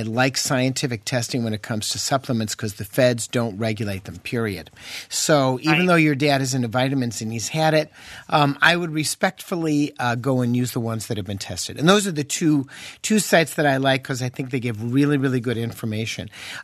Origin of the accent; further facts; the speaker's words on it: England, United Kingdom; Whereas England, you know, don't talk to me about sex, I'm English.